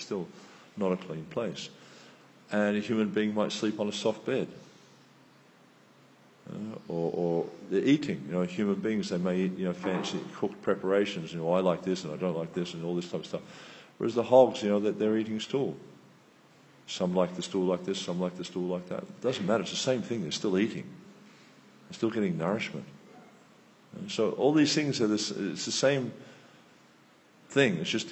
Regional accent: Melbourne, Victoria, Australia; also born or lived in Malaysia; I was brought up in Melbourne, but my family went travelling, and we went to lived in Malaysia, and then when we came back from Malaysia, we lived all over the place.

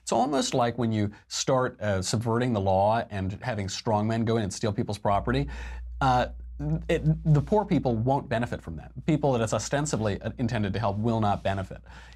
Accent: New York, United States; now in Los Angeles, United States; I've moved around a lot since I grew up in New York. I went to school in Connecticut. I moved out here to LA.

